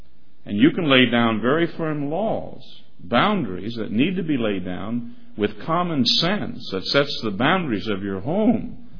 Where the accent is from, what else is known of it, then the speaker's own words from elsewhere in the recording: Canada; As a Canadian, we should love our country and love it well and appreciate it for what it is, not have some kind of complex about it.